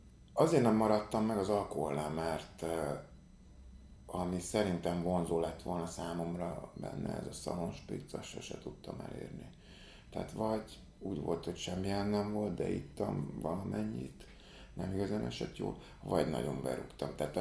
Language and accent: Hungarian; Budapest, Hungary; Azt gondolom, hogy elég jó környéken nőttem föl, Újlipótváros